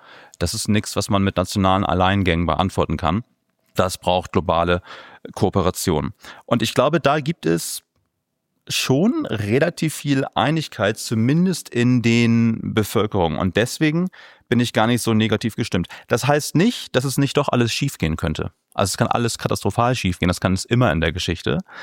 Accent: Bremen, Germany; born there; ich bin zwar in Bremen geboren, aber meine Eltern nicht.

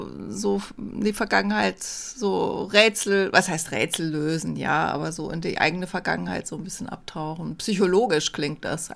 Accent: Baden-Württemberg, Germany; born there; Also nicht ganz, aber ich bin geboren nur 80 Kilometer von Straßburg entfernt auf der deutschen Seite.

